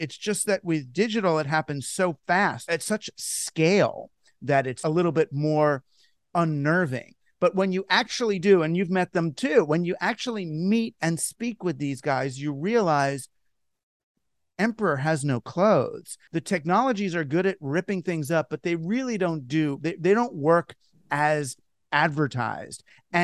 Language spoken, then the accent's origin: English; United States; And as an American, I'm like, really, kind of, who cares?